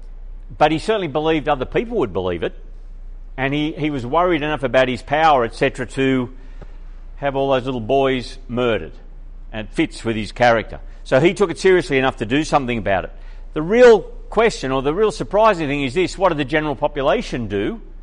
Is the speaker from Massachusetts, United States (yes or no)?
yes; South Grafton, Massachusetts, United States; I grew up in South Grafton.